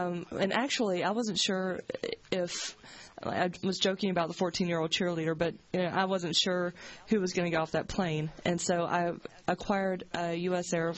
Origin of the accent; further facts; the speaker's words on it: Mississippi, United States; moved away as an adult; now in Pittsburgh, United States; I was originally from Mississippi.